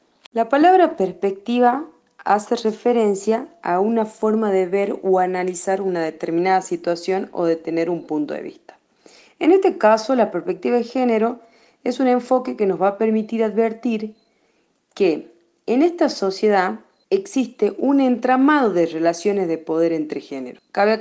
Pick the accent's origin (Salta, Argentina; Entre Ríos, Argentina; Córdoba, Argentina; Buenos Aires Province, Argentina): Salta, Argentina; Mosconi; tengo 34 años y bueno, soy de Mosconi